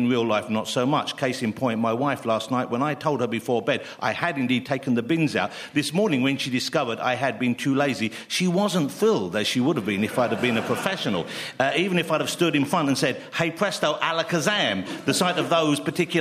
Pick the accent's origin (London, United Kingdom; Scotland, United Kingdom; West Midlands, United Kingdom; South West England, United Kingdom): London, United Kingdom; When I was growing up in East London